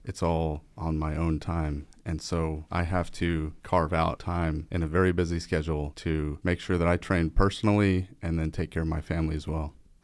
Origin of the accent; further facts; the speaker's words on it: Birmingham, Alabama, United States; I'm from Birmingham, Alabama.